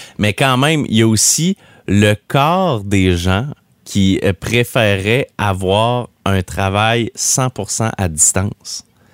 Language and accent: French; Esprit-Saint, Quebec, Canada; j'ai l'impression qu'on va parler de mon village natal, Esprit-Saint, parce qu'il y en a deux, pas pire, dans ce coin-là.